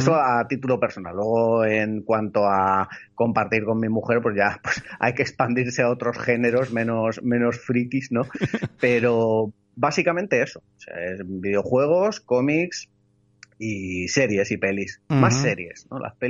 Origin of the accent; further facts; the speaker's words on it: Elche, Valencian Community, Spain; Pues vengo, nací, vivo, vamos, 8 apellidos, como la película, ¿no? En Elche, provincia de Alicante, Comunidad Valenciana.